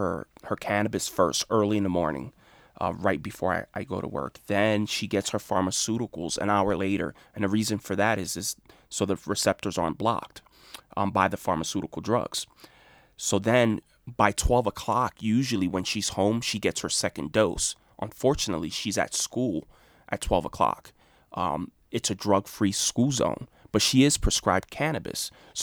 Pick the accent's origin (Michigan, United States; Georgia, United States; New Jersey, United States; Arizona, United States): New Jersey, United States; And I'm not bellying up because I'm from Jersey.